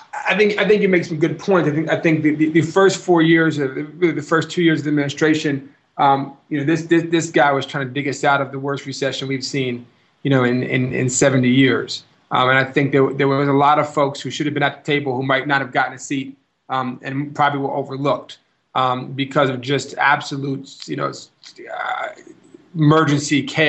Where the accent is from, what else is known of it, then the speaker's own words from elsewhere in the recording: New York City, New York, United States; I come from New York. I don't live in Washington. I live in New York City. I live in Brooklyn. This is my home. It has been my home since my birth.